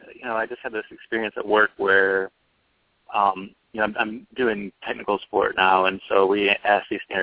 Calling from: Michigan, United States; from Michigan.

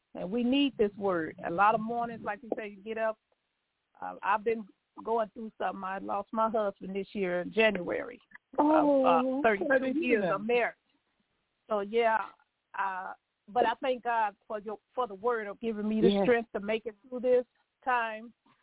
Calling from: Chicago, Illinois, United States; I'm listening from Chicago, Illinois.

